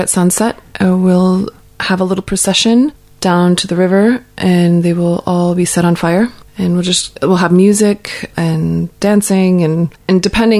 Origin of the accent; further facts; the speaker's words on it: United States; now in Ireland; I'm originally from the States, and I've been living in Kerry since lockdown, and in the Killarney-Killorglin area.